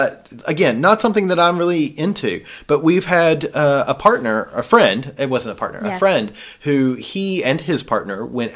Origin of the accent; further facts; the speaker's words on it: the South, United States; Because, I grew up in the South.